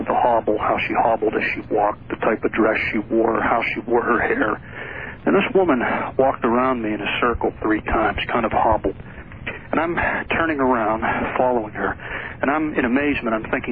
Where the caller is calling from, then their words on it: Pennsylvania, United States; I'm calling from Pennsylvania.